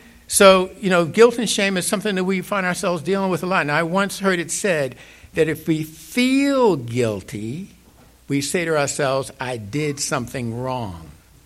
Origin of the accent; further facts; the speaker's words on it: New York City, New York, United States; I grew up in New York City.